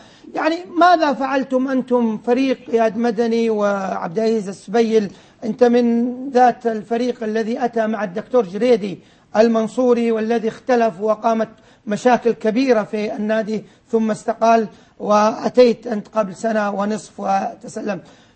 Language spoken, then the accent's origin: Arabic; Taif, Makkah Province, Saudi Arabia; أنا ابن الطائف وأنت ابن الطائف